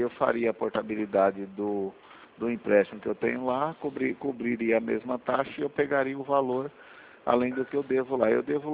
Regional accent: Monte Castelo, São Paulo, Brazil; Eu sou de Monte Castelo.

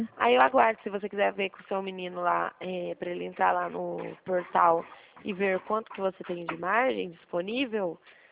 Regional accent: Dracena, São Paulo, Brazil; Eu sou de Dracena, minha cidade, a cidade que eu trabalho aqui.

